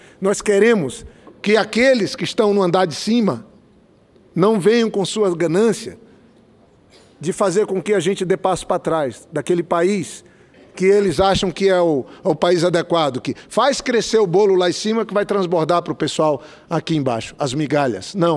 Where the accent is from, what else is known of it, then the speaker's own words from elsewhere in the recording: North Region, Brazil; Eu sou do Norte, caro Armínio Fraga. Eu sou do Norte. Eu sou do Norte.